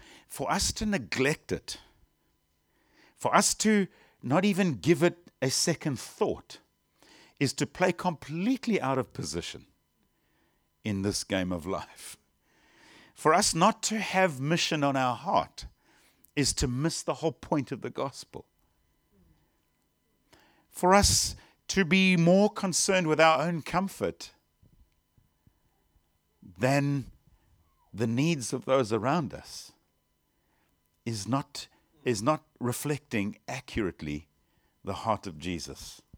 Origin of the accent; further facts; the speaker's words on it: South Africa; Now, I come from South Africa. We have wine in South Africa, we have vineyards down in the Cape